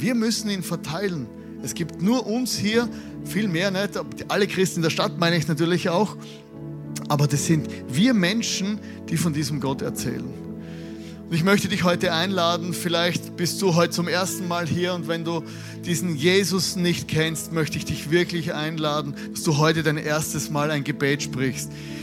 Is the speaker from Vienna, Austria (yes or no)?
no; Styria, Austria; Ich komme ja aus der Südsteiermark.